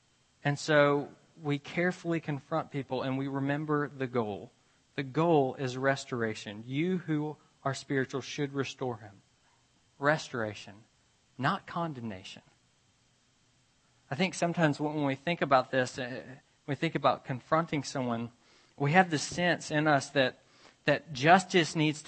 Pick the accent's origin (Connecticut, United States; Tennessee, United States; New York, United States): Tennessee, United States; Memphis; subsequently been part of a new church plant in my hometown, Memphis, Tennessee.